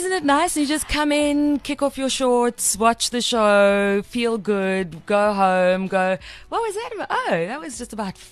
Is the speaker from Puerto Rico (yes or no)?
no; Cape Town, Western Cape, South Africa; Ma Diva, bro. I come from Kapstadt.